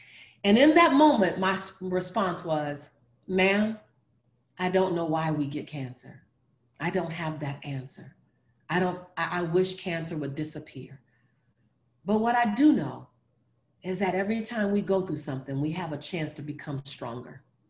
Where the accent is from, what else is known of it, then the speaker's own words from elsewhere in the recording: Los Angeles, California, United States; I'm this woman from South Central LA who all I had was a hustle muscle.